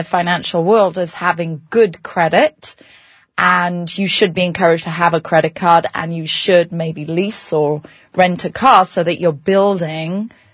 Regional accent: United Kingdom; now in United States; I'm British, so I came to the country 6.5 years ago with absolutely no credit.

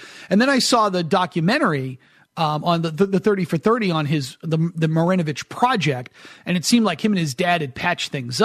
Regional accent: New England, United States; I grew up in New England. It's cold in New England. We get these storms.

